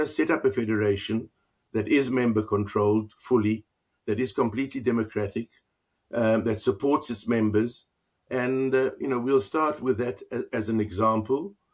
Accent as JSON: {"language": "English", "country": "South Africa", "lives_now": "England, United Kingdom", "said": "I come originally from South Africa. That's where my accent is."}